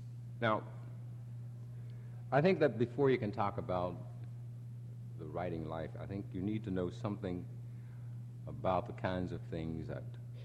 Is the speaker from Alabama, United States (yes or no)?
yes; Alabama, United States; born there; I like to tell them that originally I was born in Alabama. I was born in Alabama, and originally at a time in the South when there were no books